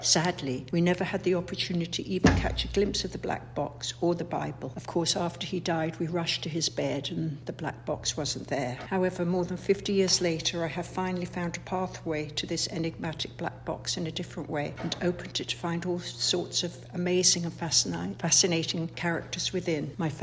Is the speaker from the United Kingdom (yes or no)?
yes; England, United Kingdom; also born or lived in Montreal; now in Canada; we want to stay in Canada, even though I'm from England